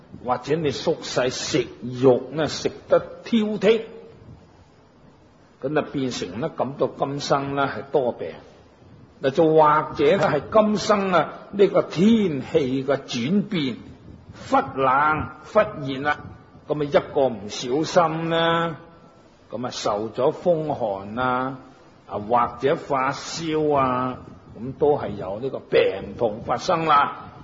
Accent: Guangdong, China; 即使住响南方，我哋广东人、广东省啊，热天就当然唔会冻啦

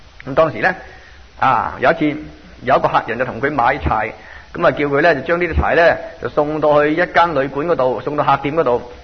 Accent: Guangdong, China; 所以变成我们作为广东人呢

